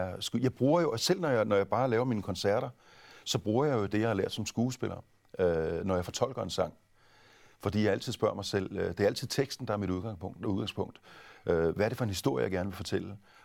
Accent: Kolding, Region of Southern Denmark, Denmark; Tænk nu, hvis jeg tager til en af de danske skuespillerskoler og ikke kommer ind, så vil de sige hjemme i Kolding, så var du ikke så god alligevel.

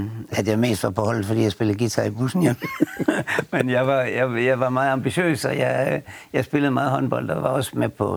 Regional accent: Aarhus, Central Denmark Region, Denmark; born there; Det er jeg. Ja. Jeg er født på Trøjborg.

